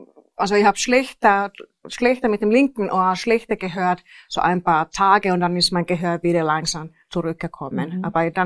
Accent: Helsinki, Uusimaa, Finland; now in Austria; Also ich komme aus Helsinki, aber ich bin schon sehr lange in Österreich, aber ich bin in Helsinki aufgewachsen.

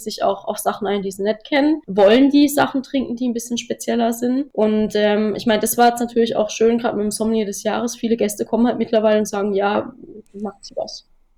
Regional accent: Germany; ein bisschen Deutschland ist halt auch nicht verkehrt, weil so als Deutsche, das wird es immer geben

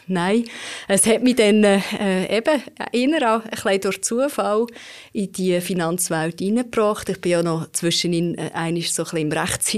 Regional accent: Lostorf, Solothurn, Switzerland; born or raised there

